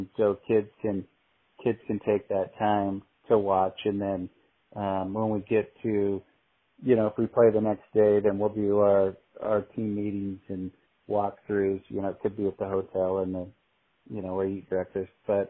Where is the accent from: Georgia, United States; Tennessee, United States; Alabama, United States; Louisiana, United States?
Alabama, United States; Enterprise; I grew up in Enterprise, right.